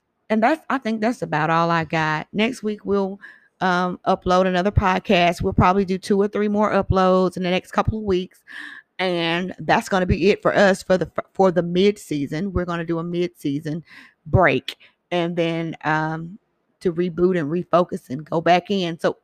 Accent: Huntsville, Alabama, United States; Shout out to Black Huntsville. We are from Huntsville, Alabama.

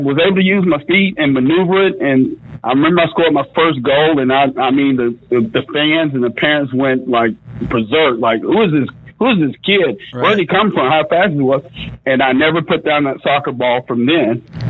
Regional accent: Germantown, Tennessee, United States; I can raise my family here pretty good, which we grew up in Germantown, because when we first moved here, he moved us to the suburbs, which was East Memphis back in the day

